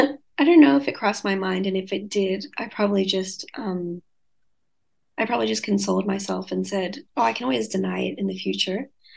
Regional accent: Bankstown, New South Wales, Australia; And so I grew up around Bankstown and Sefton. So those are kind of like 10, 15 minutes away from the center of Cabramatta.

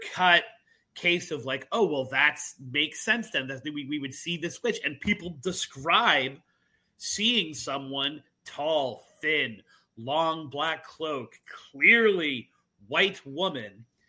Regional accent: Massachusetts, United States; Of course, I'm from Massachusetts, right? Like, we went to Salem every other year for a field trip.

